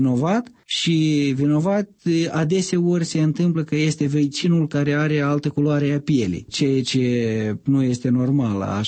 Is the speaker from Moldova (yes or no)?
yes; Moldova; Faptul că suntem moldoveni și punctum